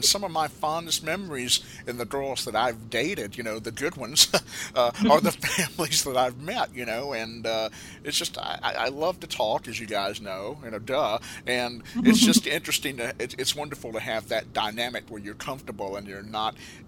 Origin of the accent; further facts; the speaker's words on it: Huntsville, Alabama, United States; not taking anything away from my hometown of Huntsville, Alabama, of course, but just the most down-to-earth people come from that town.